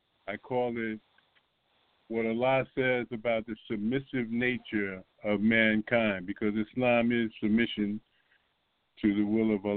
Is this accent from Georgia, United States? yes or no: yes; Atlanta, Georgia, United States; Wa alaikum salam wa rahmatullah. I'm from Atlanta.